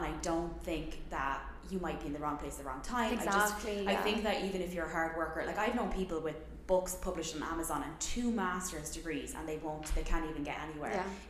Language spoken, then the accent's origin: English; Ireland; moved away as an adult; now in United States; They're like, Americans are not as modest as Irish.